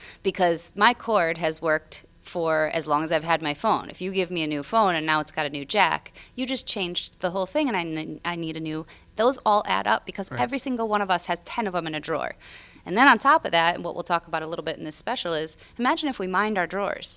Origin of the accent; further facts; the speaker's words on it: Grand Rapids, Michigan, United States; I mean, I grew up in Grand Rapids and just north where we have a PFAS situation.